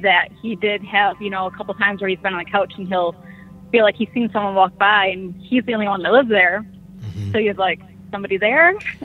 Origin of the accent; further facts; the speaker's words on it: Michigan, United States; Oh, I was just going to say, because I'm from Michigan.